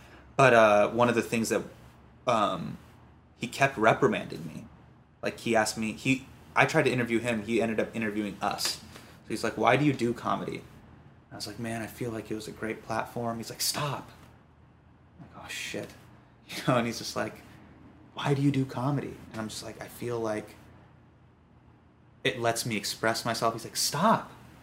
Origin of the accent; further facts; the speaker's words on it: United States; I'm the American comic.